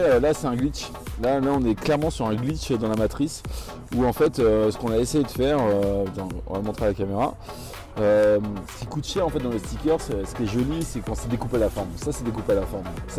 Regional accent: Nouvelle-Aquitaine, France; now in Belgium; Du Poitou-Charentes. Ouais, je vais pas cracher dans la soupe, j'adore mon pays

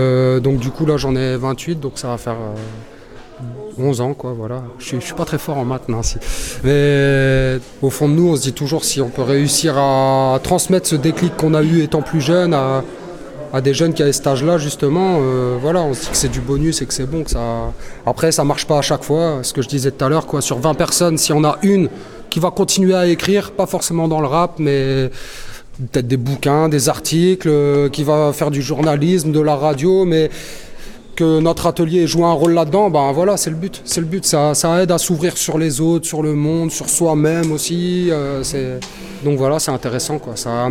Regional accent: Lille, Hauts-de-France, France; J'ai grandi à Lille, en France

